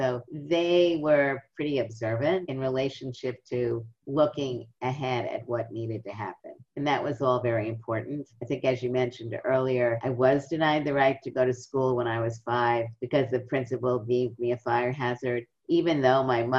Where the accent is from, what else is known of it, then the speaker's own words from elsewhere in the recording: Brooklyn, New York, United States; And in the neighborhood that we lived in, I grew up in Brooklyn.